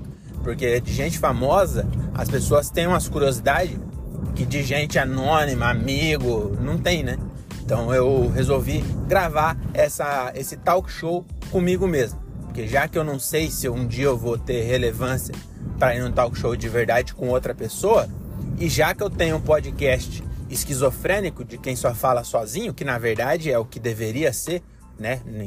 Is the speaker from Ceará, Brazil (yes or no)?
no; São Paulo, Brazil; born there; eu sou nascido lá na Consolação, então até os 11 meses eu morei na Consolação, ali em São Paulo.